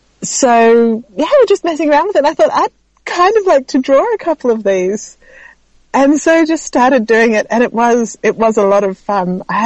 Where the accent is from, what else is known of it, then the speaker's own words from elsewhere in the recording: Queensland, Australia; But I grew up in Western Queensland with an American mother and a lot of English storybooks.